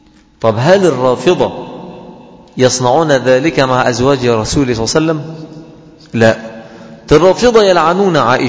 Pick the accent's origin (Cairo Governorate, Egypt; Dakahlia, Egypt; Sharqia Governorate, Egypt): Dakahlia, Egypt; Mansoura; يعني عندنا في المنصورة